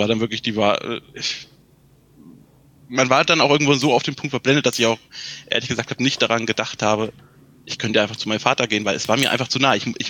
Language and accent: German; Thuringia, Germany; ich komme aus Thüringen, also aus dem Osten.